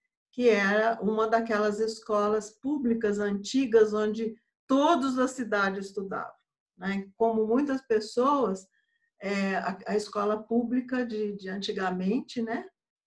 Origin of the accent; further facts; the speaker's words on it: Guaratinguetá, São Paulo, Brazil; eu sou de Guaratinguetá, Vale do Paraíba, e eu fiz a minha faculdade em Lorena